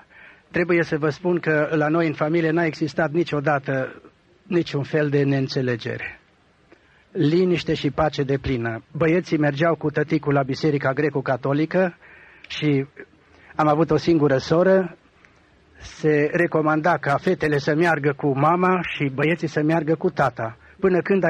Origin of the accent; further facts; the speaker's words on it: Romania; now in United States; sunt român și sunt din România. Am plecat în Statele Unite în anul 90 și în fiecare an am vizitat țara cu scopul misiunii.